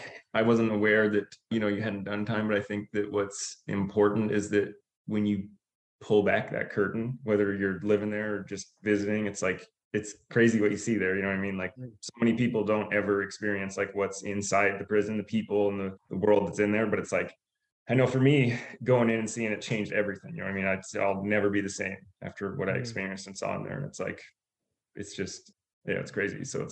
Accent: Alaska, United States; So the deal is, I grew up in Alaska. That's where I was born and raised.

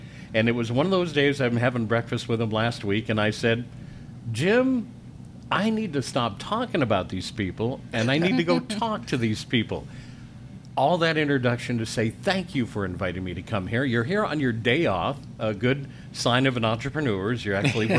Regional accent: Scotland, United Kingdom; I'm a Scotsman.

